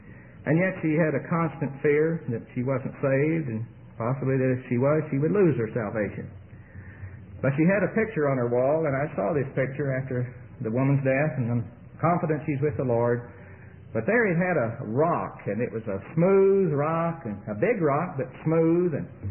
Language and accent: English; Tulsa, Oklahoma, United States; born or raised there